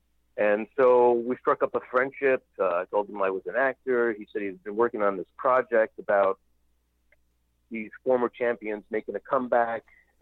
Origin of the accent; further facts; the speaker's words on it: Montreal, Quebec, Canada; moved away; also born or lived in Hawthorne, New Jersey, United States; wrestled in high school. Hawthorne Bears, Hawthorne, New Jersey. But when I was a kid, Sunday mornings, growing up in Montreal, I was watching Grand Prix Wrestling, but that was back in the 60s.